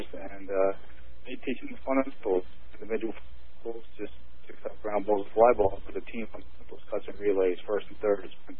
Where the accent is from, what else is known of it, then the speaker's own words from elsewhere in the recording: Long Island, New York, United States; being able to play for the Yankees and growing up in Long Island